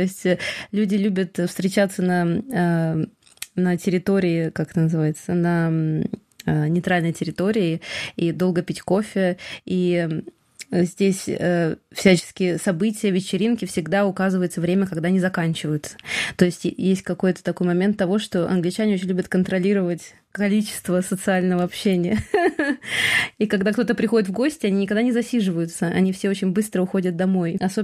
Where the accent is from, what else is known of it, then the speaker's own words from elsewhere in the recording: Saint Petersburg, Russia; also born or lived in Krasnoyarsk / Italy / France / London; now in Stratford-upon-Avon, United Kingdom; Я родилась в Красноярске, и потом родители переехали вместе со мной в Петербург. Потом я переехала в Италию, потом я пожила во Франции, потом я переехала в Лондон, а потом оказалась в Стратфорде на Эйвене.